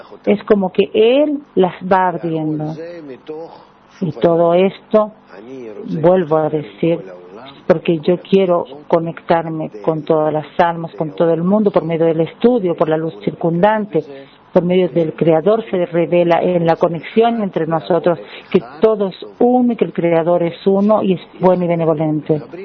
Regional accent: Germany; Spanish is a second language; soy de Alemania.

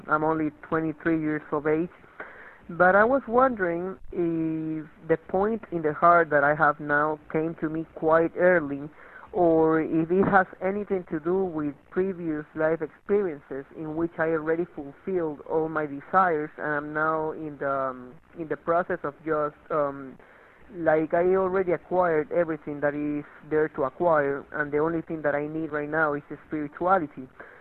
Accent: Miami, Florida, United States; also born or lived in Ecuador; from Miami, Florida. I was born in Ecuador, though.

